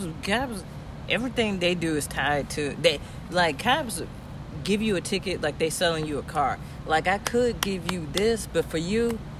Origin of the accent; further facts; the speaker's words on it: Aurora, Illinois, United States; Hey, I'm from Aurora. If you go to Aurora, Illinois